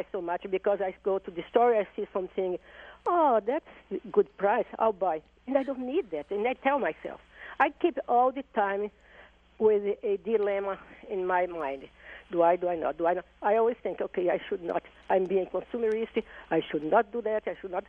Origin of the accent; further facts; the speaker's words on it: Brazil; I came from Brazil, from a poor family